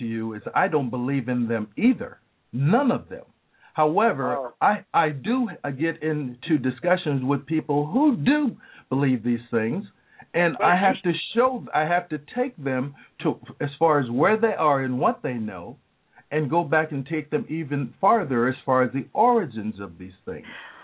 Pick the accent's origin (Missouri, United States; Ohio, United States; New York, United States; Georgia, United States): New York, United States; Harlem; But again, I'm a 58-year-old man who was born and raised in Harlem, New York, who grew up with a single parent, you know, and was the oldest of six brothers and sisters